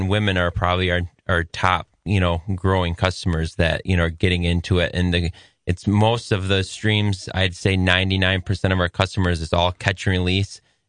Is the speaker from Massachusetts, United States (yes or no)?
no; Grand Rapids, Michigan, United States; born or raised there